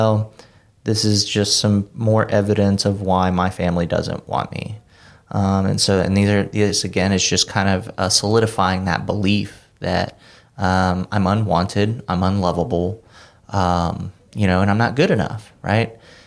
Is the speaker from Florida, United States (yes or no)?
yes; West Palm Beach, Florida, United States; I'm from West Palm Beach, Florida. My mom and dad, they never married.